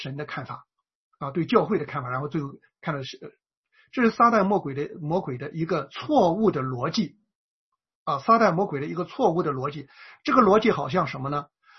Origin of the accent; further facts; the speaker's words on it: China; 那么这件事情呢，对咱们中国人来说啊，太直接了啊，太明显了，太清楚了。